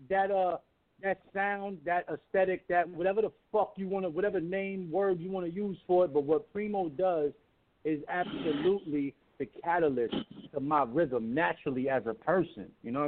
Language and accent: English; Astoria, New York, United States; I'm from Astoria, Queens, you know what I'm saying? My family is strong out there.